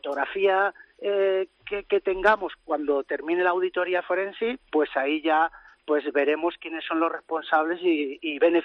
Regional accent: Logroño, La Rioja, Spain; Yo soy de allí y he jugado en el Club Deportivo Logroñés. He tenido la suerte de vivir la época buena de Logroñés en el gol de las Gaunas en Primera División. Y me he criado allí, en los campos de La Rioja y en mi barrio, en Yagüe.

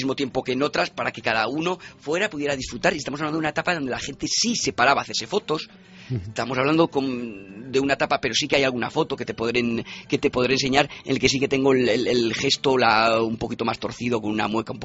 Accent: Valladolid, Castile and León, Spain; primero yo soy de Valladolid

